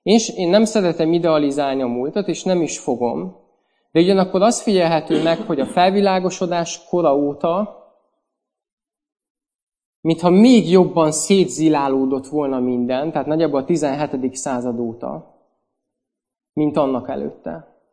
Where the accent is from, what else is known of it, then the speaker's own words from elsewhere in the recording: Budapest, Hungary; Hát én itt nőttem föl Pesten, hát én két nagy blokkházba éltem, nem ismertem a szomszédaimat.